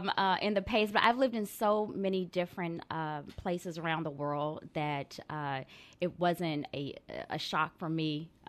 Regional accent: Maryland, United States; Well, I'm from Maryland. I am from Maryland, but there are definitely some Southern roots there, obviously. But being from the D.C. metropolitan area, we try to act like big city folks.

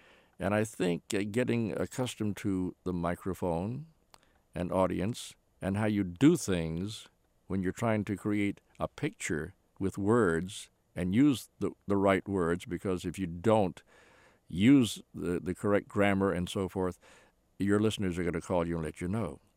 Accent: Alexandria, Virginia, United States; I got up early in the morning to open up a radio station in my hometown, to sign on a station in Alexandria, Virginia.

